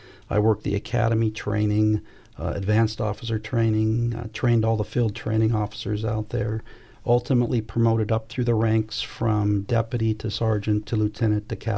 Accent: West Covina, California, United States; I grew up there in West Covina, but I went to Covina High School.

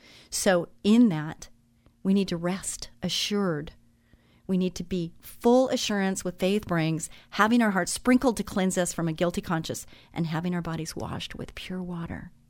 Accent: California, United States; I grew up in Orange County. I was the middle daughter.

